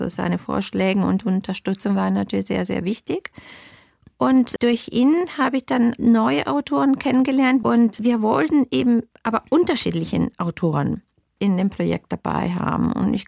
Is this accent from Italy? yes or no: yes; Italy; now in Germany; Ich bin Italienerin und Deutsche. Ich habe auch die deutsche Staatsbürgerschaft also vor vielen Jahren beantragen dürfen.